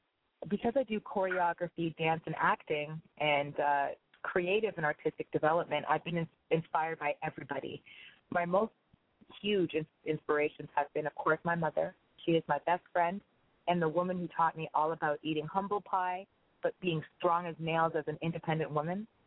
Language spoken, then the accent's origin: English; Canada; But the whole difference is that we're Canadian. We have a lot of culture here.